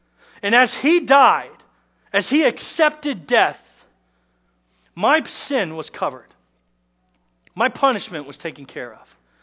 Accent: Nebraska, United States; also born or lived in Colorado; I grew up in Nebraska and southeastern Colorado, and there's a lot of plains area.

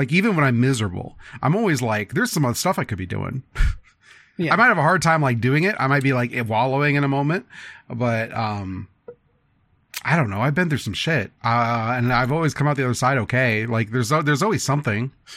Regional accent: Midwest, United States; accent: Midwestern; My Midwestern thudding accent.

